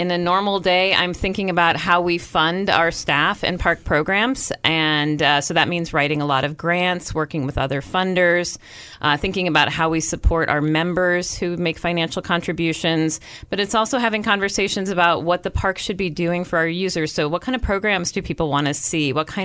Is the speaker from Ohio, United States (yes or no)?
no; Illinois, United States; now in Baltimore, United States; Oh, I'm from Illinois originally.